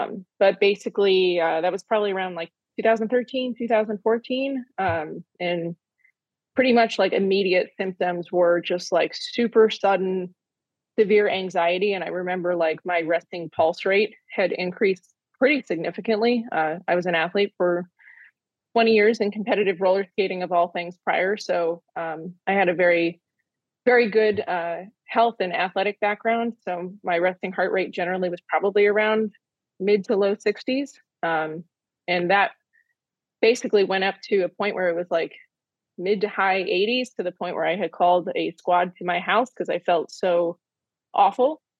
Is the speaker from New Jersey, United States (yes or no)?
no; Columbus, Ohio, United States; I'm from Columbus, Ohio. So was near Ohio State's campus in a duplex living